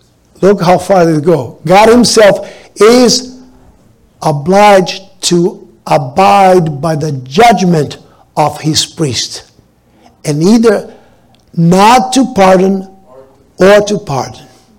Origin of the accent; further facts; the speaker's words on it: Brazil; I was raised in Brazil. Brazil was at one time 90 to 95% Catholic.